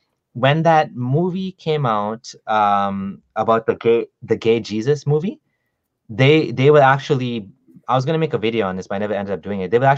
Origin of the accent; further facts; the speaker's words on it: Kenya; We grew up in Kenya, and Kenya is not like Pakistan.